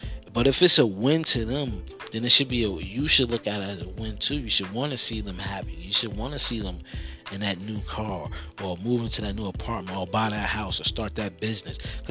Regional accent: Newark, New Jersey, United States; But, you know, I'm from Newark, New Jersey. If you know anything or heard anything about Newark, New Jersey, craziness, wow.

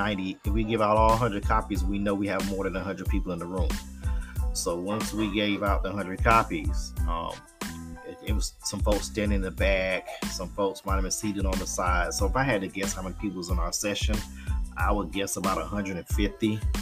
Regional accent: Atlanta, Georgia, United States; which will not be rated because I'm from Atlanta. And I'm pretty familiar with a lot of places in Atlanta

